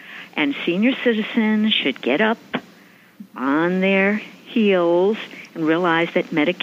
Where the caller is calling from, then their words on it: East of England, United Kingdom; I'm from Suffolk.